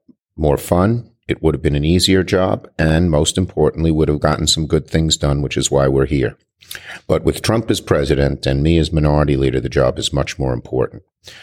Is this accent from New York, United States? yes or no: yes; New York, United States; I'm a New Yorker.